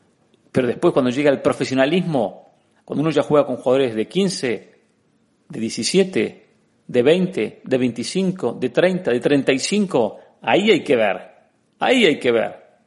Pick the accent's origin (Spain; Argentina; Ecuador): Argentina; No es que así somos los argentinos.